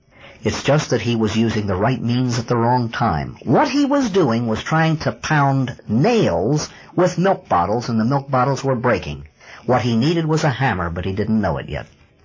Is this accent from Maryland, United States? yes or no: yes; Baltimore, Maryland, United States; In the Baltimore area, I was born and raised in Baltimore, grew up there.